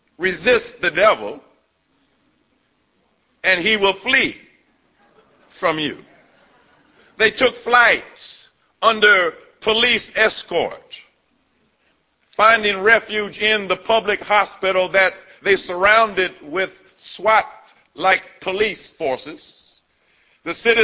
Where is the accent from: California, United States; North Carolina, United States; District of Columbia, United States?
District of Columbia, United States; Washington; I come from Washington, D.C., where the life expectancy of a black male born in the District of Columbia is about the same as the life expectancy of, say, a man born in Sudan